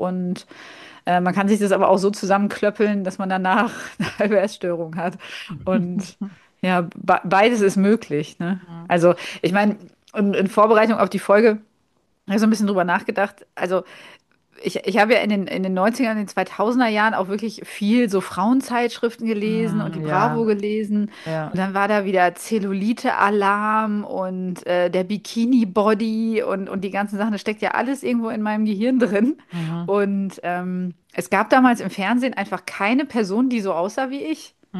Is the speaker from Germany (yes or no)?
yes; West Germany, Germany; Ich bin ja Wessi, Kind aus Westdeutschland.